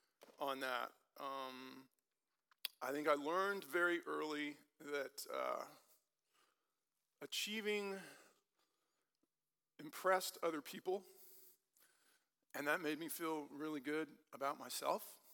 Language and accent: English; La Paz, Bolivia; also born or lived in Peru / Washington, D.C. area, United States; I spent 4 years growing up in La Paz, Bolivia, and 3 years growing up in Peru. Before that, I was in the D.C. area, and then after that, my family was back in the D.C. area